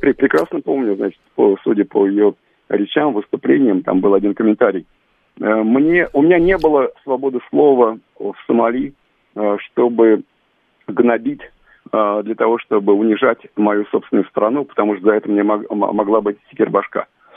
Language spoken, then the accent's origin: Russian; Kupavna, Moscow Oblast, Russia; Меня не приглашали из-за того, что я из Купавны